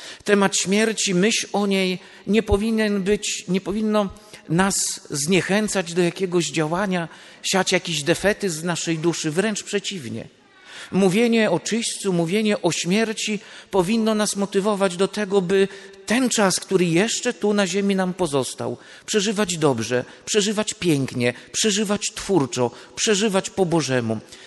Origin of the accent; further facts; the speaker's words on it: Węgrów, Masovian Voivodeship, Poland; Pochodzę z Węgrowa, nieduża miejscowość na wschodzie Polski, obecnie w diecezji drohiczyńskiej